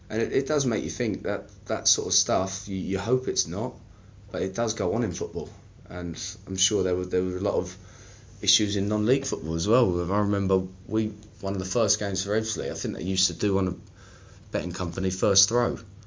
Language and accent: English; England, United Kingdom; And it was, as an English person, just I was completely lost in it, because obviously we've got all this passion for football and everything like that.